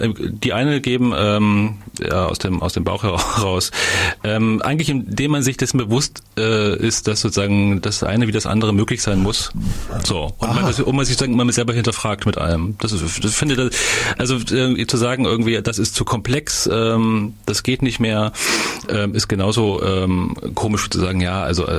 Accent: Eisenach, Thuringia, Germany; Ich komme aus Eisenach

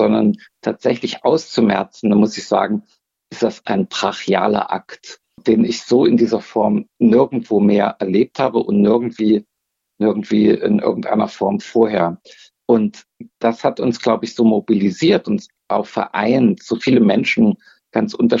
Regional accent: Erfurt, Thuringia, Germany; Ich bin Erfurter. Ich habe eine enge Verbindung zu dieser Stadt. Ich bin hier zur Schule gegangen.

